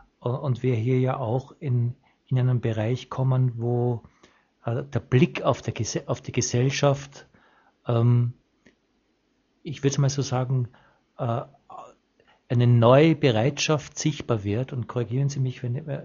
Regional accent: Austria; Weil ich das sehr spannend finde, auch weil ich als Österreicher hier auch ein persönliches Interesse dran habe.

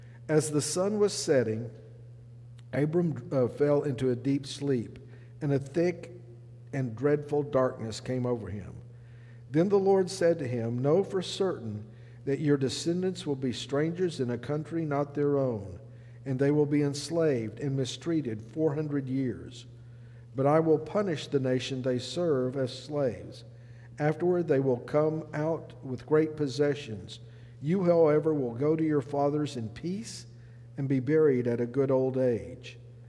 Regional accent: Texas, United States; You know, one of the things, I grew up in West Texas. We don't have any mountains.

